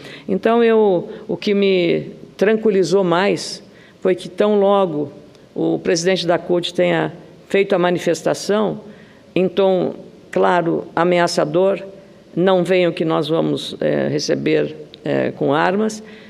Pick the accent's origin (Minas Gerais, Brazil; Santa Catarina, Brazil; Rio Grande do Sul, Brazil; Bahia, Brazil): Rio Grande do Sul, Brazil; lá no meu estado, Rio Grande do Sul